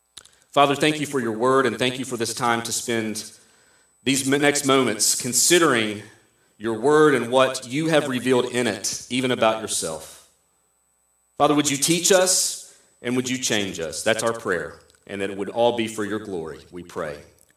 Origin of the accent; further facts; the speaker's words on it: the South, United States; accent: southern; sorry, my little southern accent just came out, lifetime.